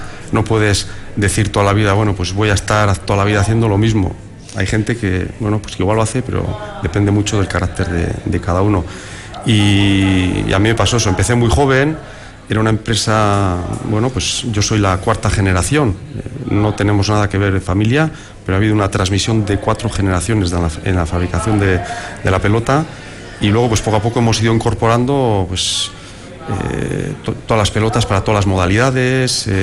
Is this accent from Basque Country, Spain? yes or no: yes; Basque Country, Spain; born or raised there